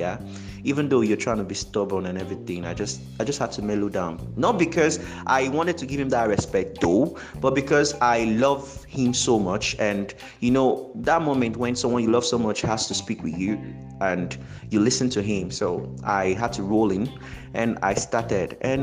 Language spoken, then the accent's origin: English; Olo, Imo, Nigeria; I am a gospel music artist. I'm from Imo State, Olo precisely.